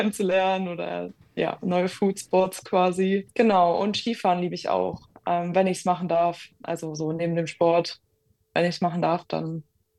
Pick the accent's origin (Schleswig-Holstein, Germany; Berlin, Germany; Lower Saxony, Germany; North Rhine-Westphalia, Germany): Schleswig-Holstein, Germany; Lübeck; eigentlich komme ich ursprünglich aus dem Norden, also aus der Nähe von Lübeck quasi, also bin ich eine Nordleuchte